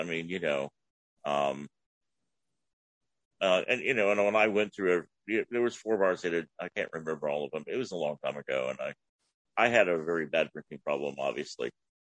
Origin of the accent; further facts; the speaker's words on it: Columbus, Ohio, United States; now in Lakeland, United States; You know, because I moved away from Orlando, went back home to Columbus.